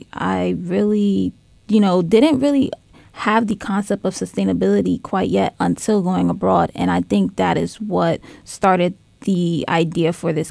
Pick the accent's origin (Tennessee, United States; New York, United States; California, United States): New York, United States; New York City; I'm from New York City, so it's in my blood, I feel like, with just the artistic realm of it all.